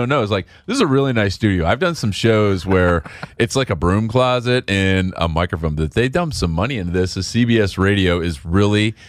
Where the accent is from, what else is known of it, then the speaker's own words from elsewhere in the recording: Chicago, Illinois, United States; The coldest I've ever been. And I grew up in Chicago.